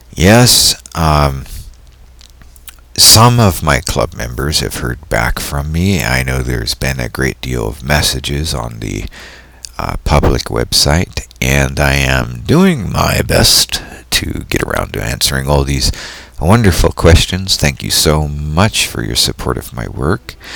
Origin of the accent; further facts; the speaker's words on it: California, United States; Alrighty, so now that I'm back from Nevada and in my home state of California, it's all back to working the big switchboard